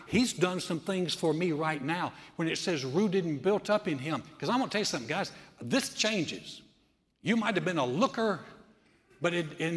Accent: the South, United States; I grew up in the South. My parents were both from Georgia, born in Alabama, raised in Georgia, very Southern.

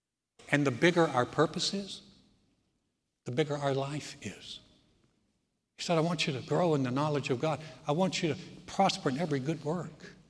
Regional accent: North Carolina, United States; in my home state of North Carolina

